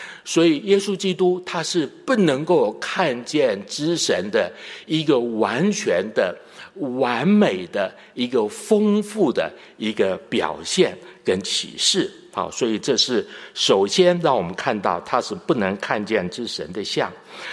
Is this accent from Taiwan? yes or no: yes; Taiwan; accent: Taiwanese Mandarin; 我一听你讲的就是从台湾来的，因为你讲话口音有台湾国语。